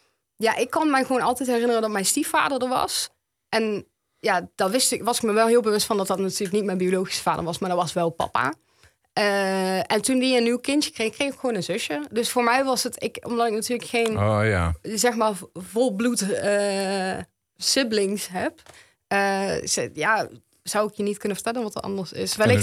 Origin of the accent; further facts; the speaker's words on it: Reuver, Limburg, Netherlands; 24 jaar, ja. En ik ben eigenlijk opgegroeid in Reuven